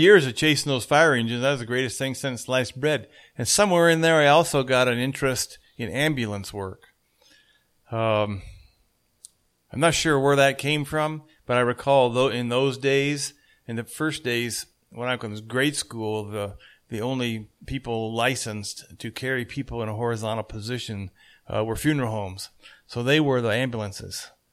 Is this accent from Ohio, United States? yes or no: no; Yakima, Washington, United States; And when I grew up in Yakima. Back in the day, this was the 1960s and 50s.